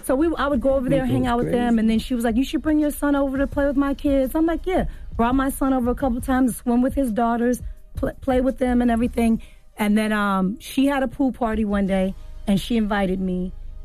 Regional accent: Inglewood, California, United States; Inglewood

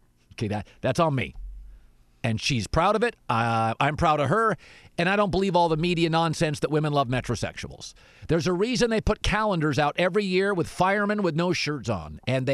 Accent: England, United Kingdom; I'm from England. It's gray.

